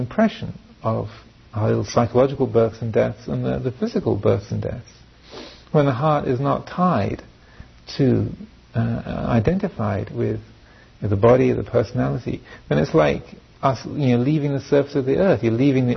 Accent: England, United Kingdom; now in Redwood Valley, United States; I am a man, I am an English person, I live here in Redwood Valley

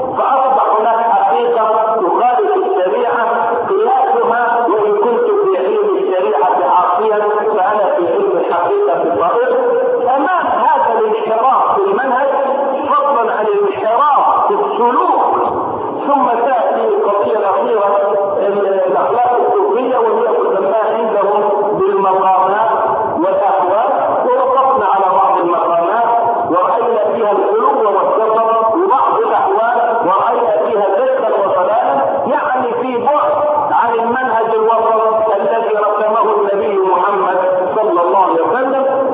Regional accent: Egypt; وإن لم تكن واضحة في حياتنا نحن هنا كمصريين

